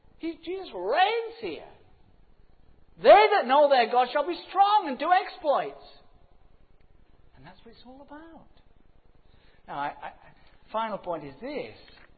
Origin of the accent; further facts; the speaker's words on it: Yorkshire and the Humber, United Kingdom; But you know, I'm from Yorkshire, never mind.